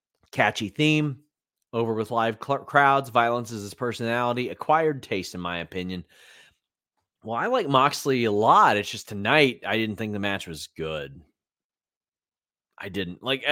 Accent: Maysville, Kentucky, United States; George Clooney's from my hometown, or his family is from my hometown of Maysville, Kentucky.

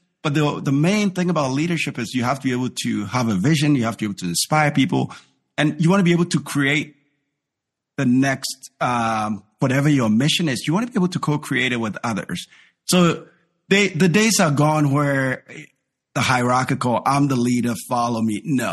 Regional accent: Ghana; I'm from Ghana.

